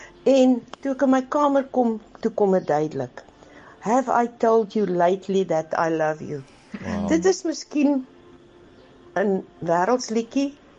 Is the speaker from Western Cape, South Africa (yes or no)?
yes; Malmesbury, Western Cape, South Africa; van Mamesbury